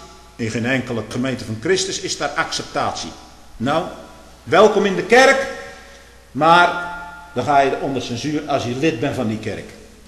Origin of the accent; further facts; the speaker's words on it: Overijssel, Netherlands; Ik groeide op in Veenemuiden.